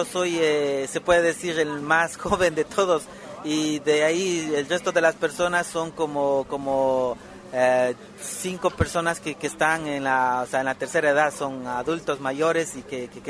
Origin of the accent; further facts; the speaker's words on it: Cotama, Imbabura, Ecuador; first language Quichua; Spanish is a second language; nuestro idioma oficial de la comunidad es el quichua, y venimos de la comunidad de Cotama